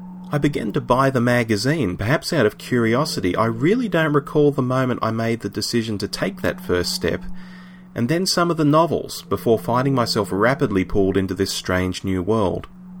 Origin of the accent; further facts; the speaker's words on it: Australia; as an Australian, we had repeats available on our government-run television station every night of the week.